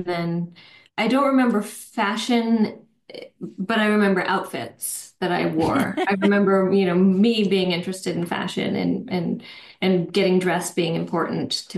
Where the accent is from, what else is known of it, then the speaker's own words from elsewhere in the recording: St. Paul, Minnesota, United States; Yes, I'm very happy that we grew up in St. Paul. It was a beautiful, beautiful place to grow up.